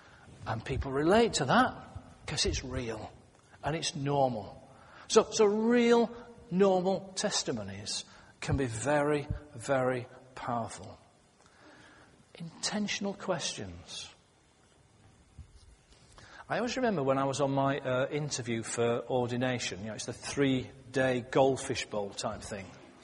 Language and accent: English; United Kingdom; And we are British, after all.